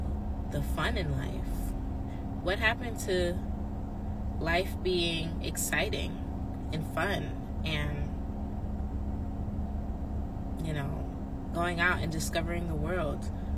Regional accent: New York, United States; It's because I'm from New York

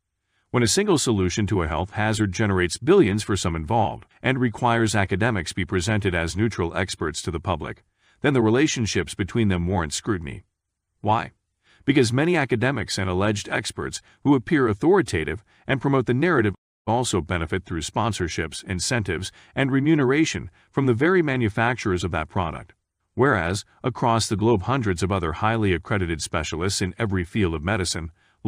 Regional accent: Australia; as an Australian

